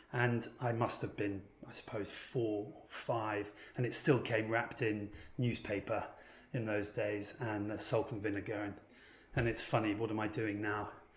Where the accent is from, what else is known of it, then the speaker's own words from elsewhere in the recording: Fulham, London, United Kingdom; here in London, I grew up in Fulham